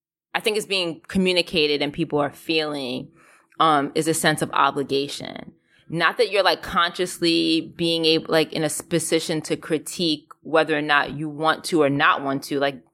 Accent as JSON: {"language": "English", "country": "Jamaica", "said": "We're Caribbean, we come from Jamaica, and when it's election time, it's a real, real thing."}